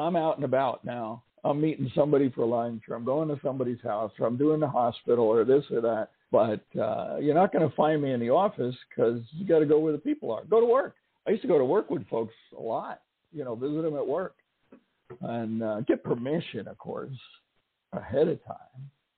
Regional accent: New Jersey, United States; moved away as an adult; also born or lived in Southern Illinois; I grew up in New Jersey in the New York metropolitan area. So, you know, we had some farms not too far from us, but I'm not a farm boy.

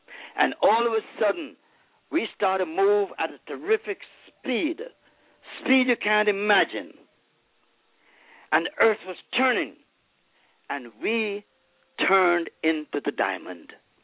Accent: Montego Bay, Saint James Parish, Jamaica; I wrote a chapter about my mother, Ellen, and my father, William, and myself growing up in Montego Bay

